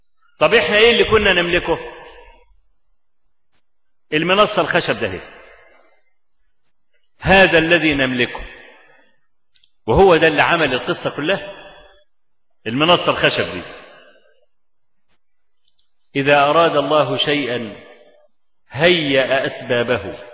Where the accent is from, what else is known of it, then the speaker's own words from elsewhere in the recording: Egypt; وهو موجود عندنا في مصر لحد النهارده